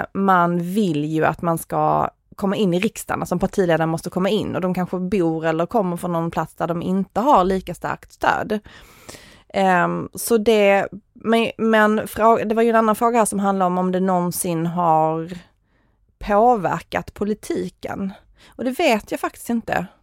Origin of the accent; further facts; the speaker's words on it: Stockholm, Stockholm County, Sweden; also born or lived in Skåne; Jag är både en stockholmare och en skåning.